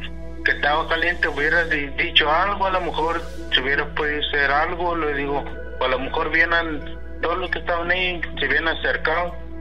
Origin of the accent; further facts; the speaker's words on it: Naranjo, Veracruz, Mexico; Sí, yo soy de Veracruz, Naranjo, Veracruz, ahí un saludo.